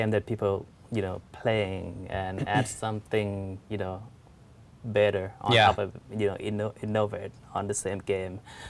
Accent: Thailand; English is a second language; In Thai, it could be in Thailand. I'm from Thailand.

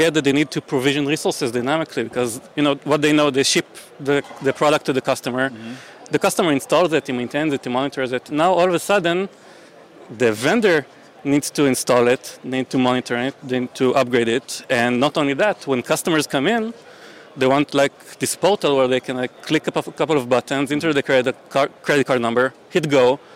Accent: Israel; I'm a software architect. I'm from Israel.

